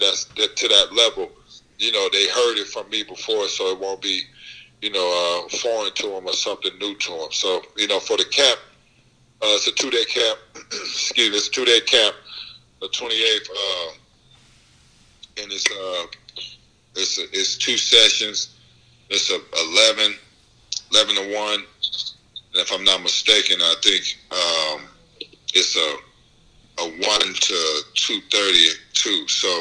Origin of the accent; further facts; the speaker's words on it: Indiana, United States; You know, I come from an area, I'm from Indiana, to where, you know, all we do is sleep, eat, you know, basketball.